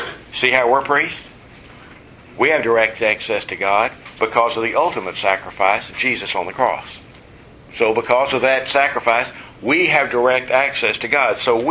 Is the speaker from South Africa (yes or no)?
no; Texas, United States; also born or lived in South Louisiana; I grew up in West Texas, but I spent a couple of years in South Louisiana. And all of my neighbors were Catholic. We were about the only Baptist there in the early 60s.